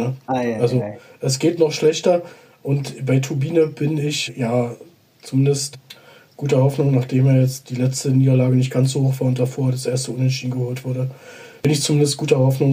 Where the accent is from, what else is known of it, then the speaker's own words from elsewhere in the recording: Brandenburg, Germany; das verfolge ich natürlich auch als Brandenburger mit Bestürzung